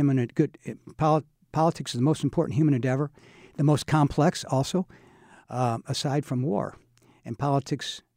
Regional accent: Mount Sterling, Illinois, United States; also born or lived in Urbana; I grew up in Mount Sterling, but I was born in Urbana.

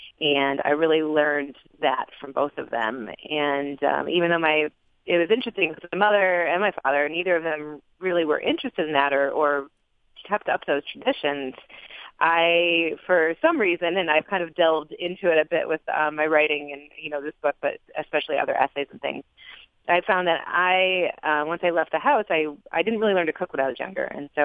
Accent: Fredonia, New York, United States; Well, I grew up in Western New York, and by that I mean like far Western New York, in a small rural town called Fredonia, south of Buffalo.

